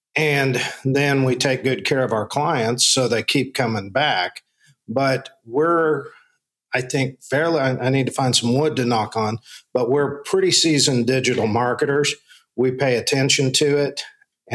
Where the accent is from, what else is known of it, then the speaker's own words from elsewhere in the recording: Oklahoma, United States; Well, my hometown is where I live, and it's in a small city in northern Oklahoma.